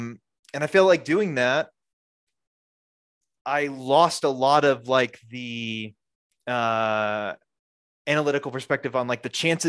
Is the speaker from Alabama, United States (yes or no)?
yes; Alabama, United States; because I grew up in Alabama in the dark days of MLS, where there were no Southern teams